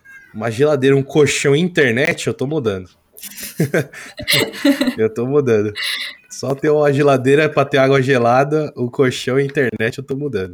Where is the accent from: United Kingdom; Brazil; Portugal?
Brazil; São Paulo; 18 anos ali, eu fui para São Paulo. E aí eu sou do interior de São Paulo, né? Na verdade, eu sou de São Paulo, moro no interior. Aí eu fui lá para São Paulo. E eu morei numa, tipo, uma casa de fundo da minha tia